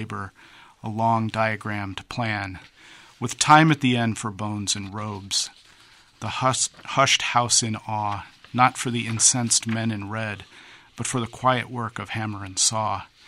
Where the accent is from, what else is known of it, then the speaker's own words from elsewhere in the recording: Quad Cities, United States; Well, I grew up here in the Quad Cities, Don.